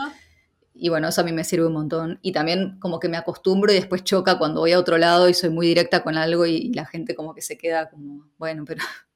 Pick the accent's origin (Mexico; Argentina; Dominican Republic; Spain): Argentina; moved away as an adult; now in Amsterdam, Netherlands; ya no estaba viviendo en Argentina antes de mudarme, entonces yo ya considero que desde el 2008 que me fui de viaje, viví, o sea, volvía y capaz estaba un año en Argentina, pero ya no sé si era tan, no sé, tan de allá, qué sé yo, ya ni sé de dónde.